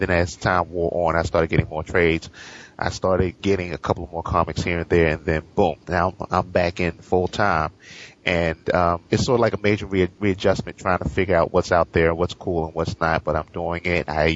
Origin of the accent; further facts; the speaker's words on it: Baltimore, Maryland, United States; 38 years old from Maryland, originally born and raised in Baltimore. I live near D.C. now.